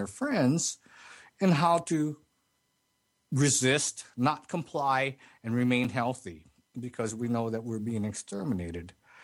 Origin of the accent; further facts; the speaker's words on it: Philippines; for I am Filipino as well.